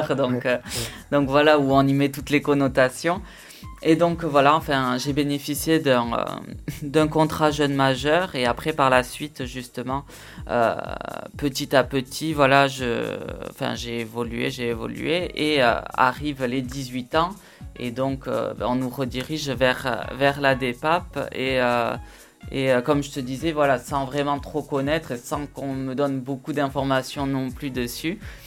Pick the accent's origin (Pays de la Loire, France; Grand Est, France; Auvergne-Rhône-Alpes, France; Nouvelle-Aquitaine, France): Nouvelle-Aquitaine, France; Dax; j'ai bougé un peu entre temps, mais ouais. Je suis landais depuis toujours. Je suis né à Dax.